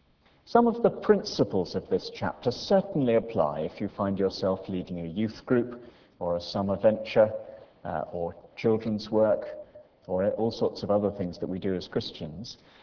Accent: United Kingdom; naturally, as a Brit, I thought this was a bit off.

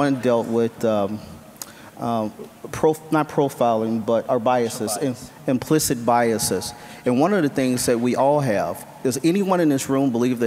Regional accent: Chicago, Illinois, United States; and I'm originally from Chicago, so I'm glad to say I got a brother from Chicago.

